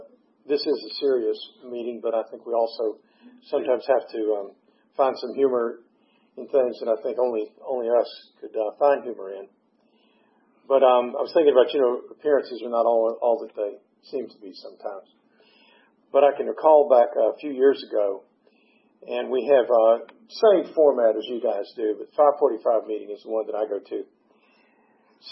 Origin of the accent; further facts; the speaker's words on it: Atlanta, Georgia, United States; born there; But I was born in Atlanta, and I had a good upbringing.